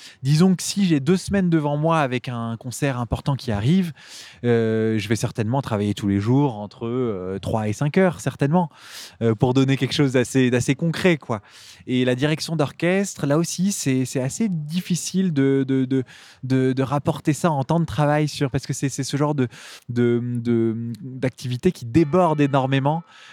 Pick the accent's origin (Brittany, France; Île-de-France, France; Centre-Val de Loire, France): Île-de-France, France; Paris; born there; j'ai 35 ans, je suis né à Paris. Je passe l'essentiel de, de mes résidences entre Paris et la Bourgogne.